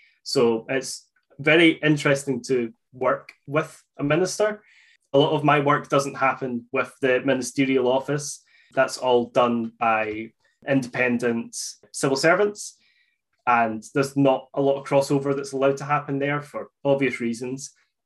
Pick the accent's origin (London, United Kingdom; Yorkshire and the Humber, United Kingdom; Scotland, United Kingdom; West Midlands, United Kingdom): Scotland, United Kingdom; Livingston; growing up in Livingston is fairly bland. It's a new town, it's a commuter town. So a lot of what we have is a shopping centre.